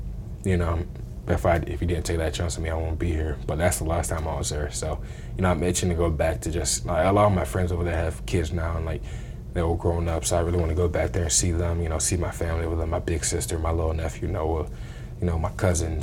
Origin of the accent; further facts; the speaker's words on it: England, United Kingdom; now in United States; I came from England and now I'm in America playing a sport that is, you know, dominated by Americans. Now I'm one of only five English players playing it